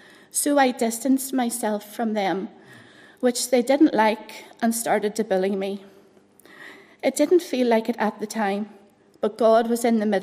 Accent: Portadown, Northern Ireland, United Kingdom; and grew up on the better side of all the roundabouts. Portadown, obviously.

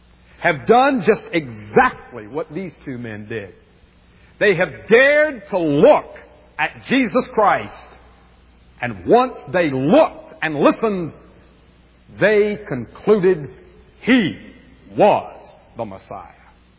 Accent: New York City, New York, United States; Growing up in New York City, I came from a very traditional and conservative Jewish home.

